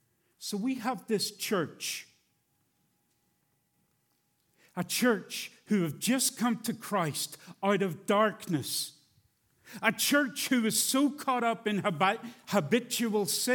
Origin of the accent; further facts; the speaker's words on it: Ireland; You have to realize I'm from Ireland. I go up to my seat and down to the pulpit.